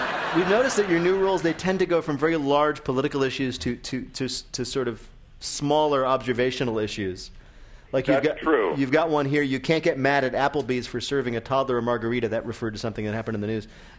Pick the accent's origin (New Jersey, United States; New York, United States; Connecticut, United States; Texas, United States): New Jersey, United States; Oh, yeah, I grew up in New Jersey, too.